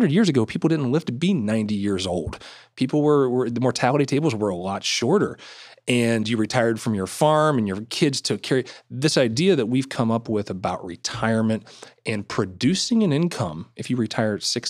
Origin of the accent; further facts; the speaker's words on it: Ohio, United States; I grew up in East Ohio, and I'm a big Pittsburgh Pirates fan.